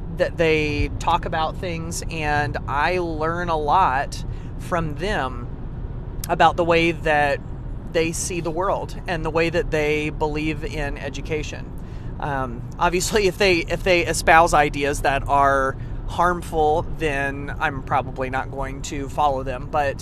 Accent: Indiana, United States; Today, I am south of Indianapolis. Remember, I'm from West Central Indiana.

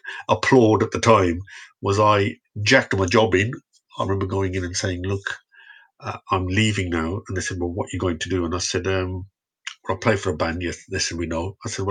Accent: Birmingham, West Midlands, United Kingdom; born there; I was born in Birmingham. So I suppose I did the traditional sort of British Asian route

